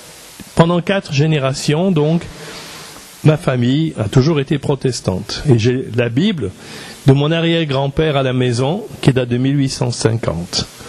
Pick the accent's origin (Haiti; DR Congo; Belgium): Belgium; j'étais présenté au Seigneur dans l'église protestante réformée en Belgique. Donc moi j'ai grandi dans ce milieu-là, parce que c'est le milieu dans lequel je suis né. Et après, mes parents ont déménagé, ils sont venus s'installer à Bruxelles